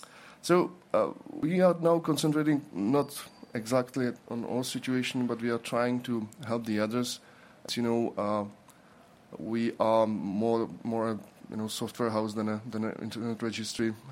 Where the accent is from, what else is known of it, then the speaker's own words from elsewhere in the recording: Czechia; English is a second language; I'm coming from Czech Republic.